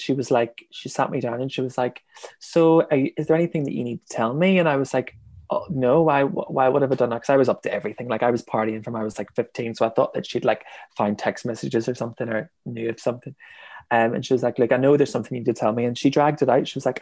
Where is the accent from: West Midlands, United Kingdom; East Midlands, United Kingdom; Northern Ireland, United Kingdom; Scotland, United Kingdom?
Northern Ireland, United Kingdom; Belfast; growing up in Belfast